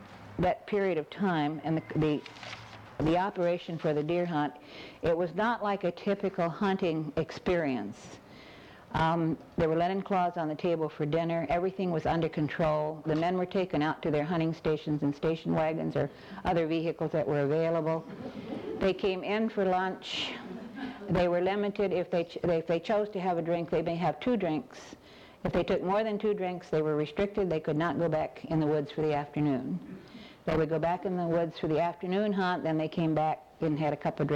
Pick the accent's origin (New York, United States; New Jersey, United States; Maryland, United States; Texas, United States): Texas, United States; Fort Worth; now in Hawaii, United States; Well, I'm originally from Texas, from Fort Worth, and … was from Dallas. I came to the island in 1942 when I was 21